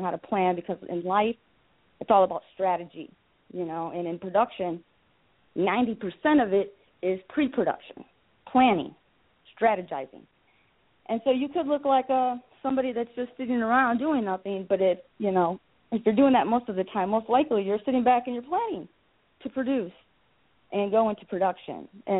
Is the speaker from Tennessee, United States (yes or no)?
no; Battle Creek, Michigan, United States; I'll clarify, and I'm from Battle Creek, Michigan, Serial City, USA.